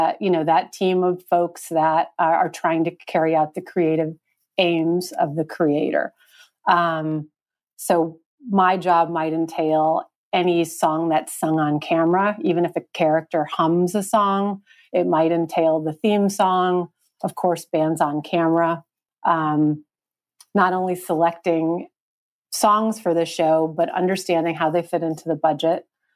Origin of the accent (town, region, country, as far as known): Chicago, Illinois, United States; now in Los Angeles, United States